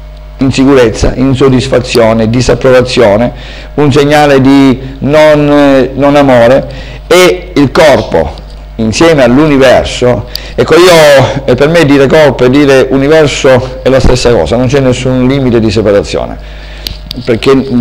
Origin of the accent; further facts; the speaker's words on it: Syracuse, Sicily, Italy; born there; Io sono nato a Siracusa, sono in Sicilia